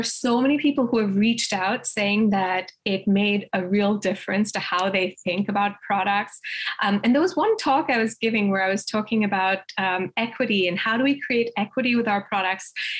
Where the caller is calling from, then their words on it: Boston, Massachusetts, United States; I'm here from Boston.